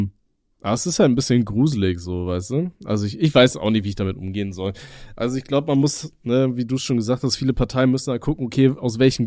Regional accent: Aachen, North Rhine-Westphalia, Germany; Ich bin ja in Aachen aufgewachsen

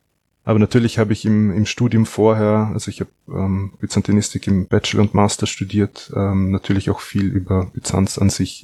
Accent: Austria; Ich komme aus Österreich. Ich habe an der Universität Wien studiert

